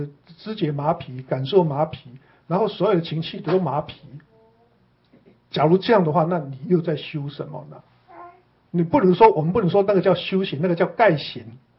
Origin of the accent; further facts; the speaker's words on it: Taiwan; 因为我们从小在台湾长大的